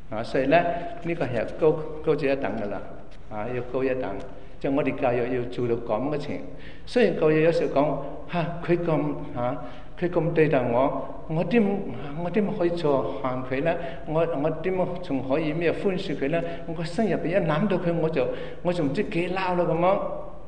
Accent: China; 我们中国有很多好的传统

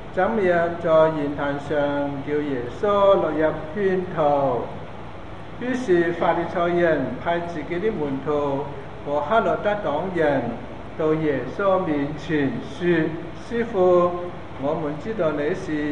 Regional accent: Hong Kong; 咁喺我哋香港普通嚟講咧，起間學校啊，起間聖堂啊，起間醫院咧，咁咧就多數咧係一個咩掘土嘅儀式啦。

